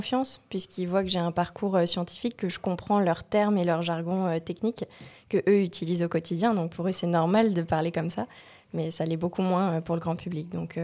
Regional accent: Carpentras, Provence-Alpes-Côte d'Azur, France; moved away as an adult; also born or lived in Monteux; j'ai grandi à Carpentras. J'ai été jusqu'au lycée à Carpentras. Et en faisant un petit crochet par Monteux en primaire et collège. Et retour à Carpentras au lycée. Et puis ensuite, je suis partie, j'ai mis les voiles sur Marseille

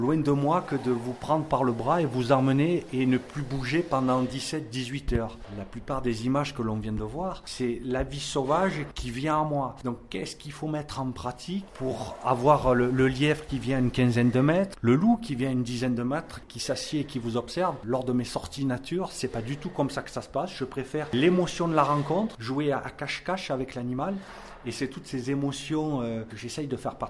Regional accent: France; En tant que Français, que Gaulois, je suis tombé dedans quand j'étais petit, entre guillemets. J'ai eu la chance d'avoir des parents qui habitaient à Sceaux, des parents enseignants

